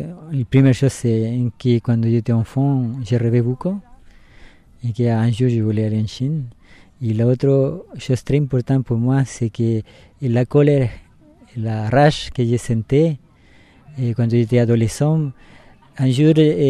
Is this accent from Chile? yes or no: yes; north, Chile; French is a second language; now in France; c'est mon nom de naissance. Je viens effectivement du Chili. Je viens du nord du Chili, des plateaux et del désert de Atacama, l'altiplano du Chili.